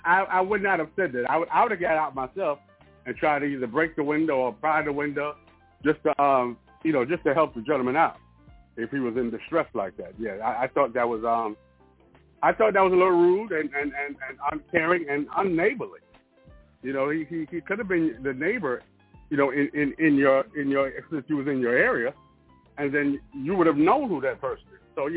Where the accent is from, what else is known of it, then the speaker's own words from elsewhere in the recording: New York, United States; now in Alabama, United States; You know, being born and raised in New York, I didn't have a lawn. You know, I didn't have that, no property. But, you know, here in Alabama